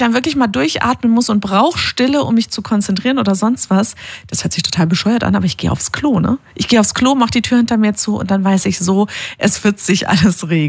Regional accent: Stuttgart, Baden-Württemberg, Germany; born there; Das kenne ich. Ich bin in Stuttgart geboren, also ja, Stuttgart kenne ich.

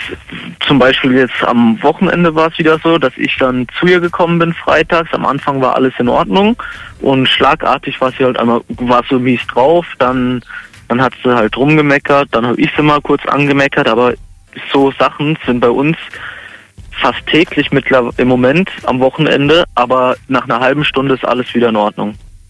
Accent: Bavaria, Germany; Also ich komme aus der Nähe von Rosenheim und bin 21.

